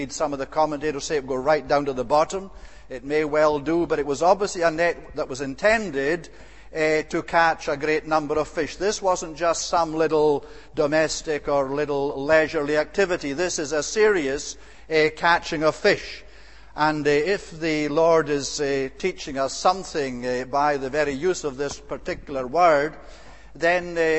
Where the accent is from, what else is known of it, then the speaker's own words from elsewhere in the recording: Scotland, United Kingdom; I remember when I was brought up in Scotland, there was a loch near us